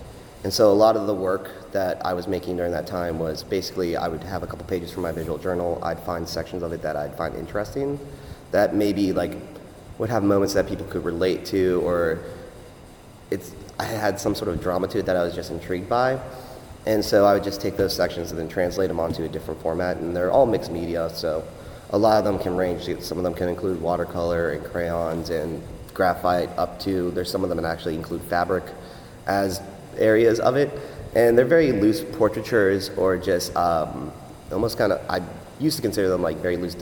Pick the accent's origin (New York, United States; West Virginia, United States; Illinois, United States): West Virginia, United States; Harpers Ferry; now in Shepherdstown, United States; I'm originally from Harpers Ferry and currently live in Shepherdstown.